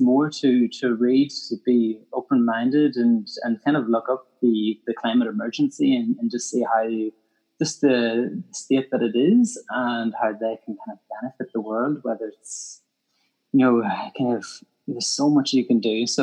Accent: Northern Ireland, United Kingdom; I'm from Ireland, Northern Ireland

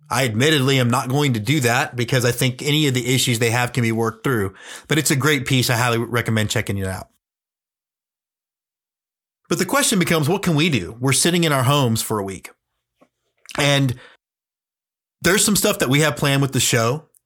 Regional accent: Texas, United States; My home state Corpus Christi Hooks have a whole week planned called Spirit Week.

